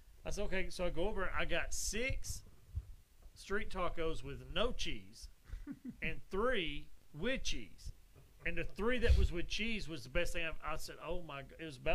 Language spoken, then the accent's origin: English; the South, United States; I'm from the South.